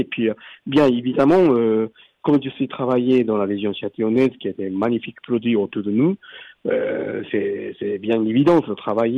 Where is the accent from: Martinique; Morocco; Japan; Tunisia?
Japan; Tokyo; French is a second language; now in France; Mais après, vous voyez, avec mon accent, moi, je suis d'origine japonaise, je viens de Tokyo, voilà.